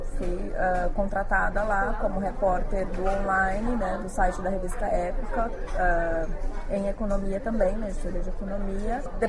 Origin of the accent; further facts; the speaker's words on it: São Bernardo do Campo, São Paulo, Brazil; moved away; Bom, eu vim de São Bernardo do Campo, e eu morava, eu morava em São Bernardo do Campo e eu trabalhava na capital, em São Paulo.